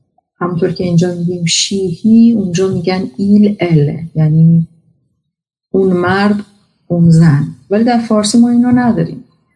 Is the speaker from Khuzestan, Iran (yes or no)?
yes; Abadan, Khuzestan, Iran; also born or lived in Tehran; من متولد تهرانم، بزرگ شده جنوب ایران، آبادان.